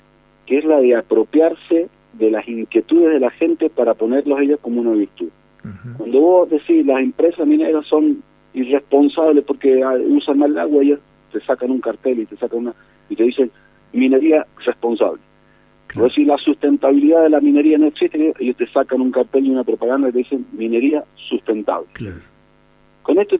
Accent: San Carlos, Mendoza, Argentina; salimos los mendocinos acá en San Carlos a oponernos porque estaba cerquita de la Laguna del Diamante

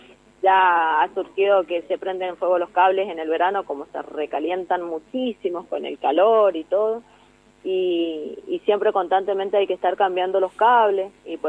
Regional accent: San Rafael, Mendoza, Argentina; Somos de San Rafael, nuestro barrio Costa Esperanza está en el margen del río Diamante

